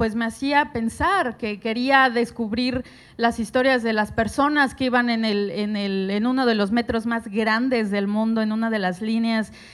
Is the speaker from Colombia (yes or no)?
no; Mexico City, Mexico; Soy de la Ciudad de México y escuchábamos siempre una estación de radio en la casa